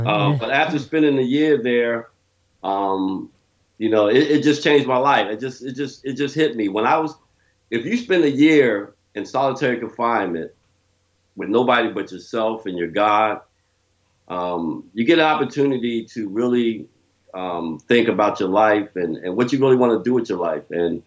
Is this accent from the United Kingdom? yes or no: no; Trenton, New Jersey, United States; also born or lived in Asbury Park; I was born in Asbury Park, New Jersey, home of … Danny DeVito.